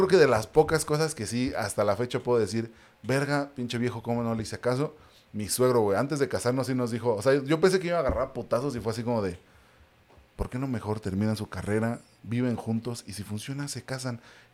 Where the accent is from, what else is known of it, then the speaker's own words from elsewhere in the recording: San Juan del Río, Querétaro, Mexico; also born or lived in Mexico City; No, nací en Ciudad de México, pero viví 3 años allá. Me trajeron a provincia a los 3 años. Ya tengo 32 años viviendo acá en Querétaro.